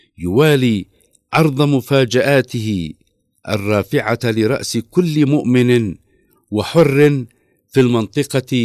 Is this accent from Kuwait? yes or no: no; Yemen; والعدوان البربري ورديفه الحصاري على بلدنا اليمن